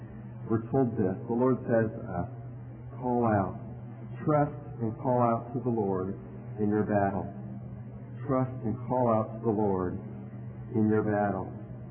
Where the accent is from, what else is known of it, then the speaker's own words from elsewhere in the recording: Ohio, United States; I was going to a soccer camp in my hometown at the local university, Ohio Wesleyan University.